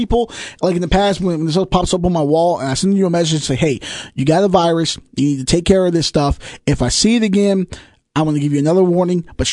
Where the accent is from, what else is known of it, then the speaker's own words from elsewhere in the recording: Virginia, United States; I'm from Southside, Virginia.